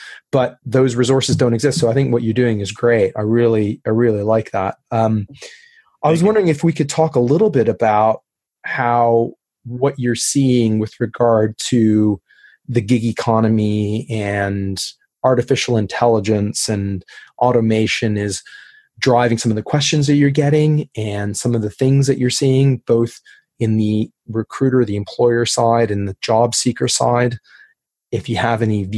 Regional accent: Canada; now in United Kingdom; I'm a Canadian and I've worked all over the world. I'm Canadian based in the UK.

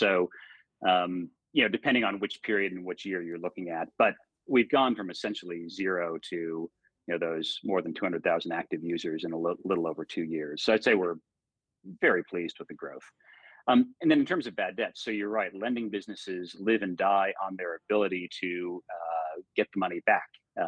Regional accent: United States; also born or lived in Sydney, Australia; so I'm American originally. My accent might have given me away there.

